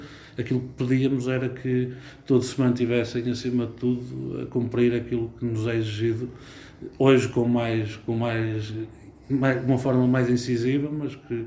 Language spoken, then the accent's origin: Portuguese; Portugal; nenhum de nós, enquanto portugueses, enquanto cidadãos